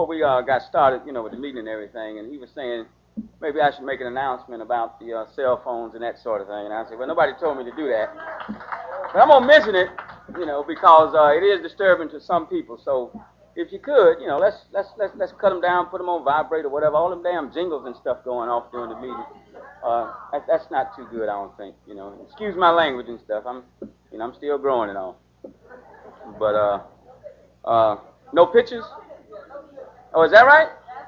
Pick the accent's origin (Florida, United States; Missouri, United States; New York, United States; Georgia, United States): Georgia, United States; Okay, moving right along. I want to introduce our next speaker. You see, I wore the appropriate shirt. I'm from Georgia, but you see, I got on my San Francisco, California.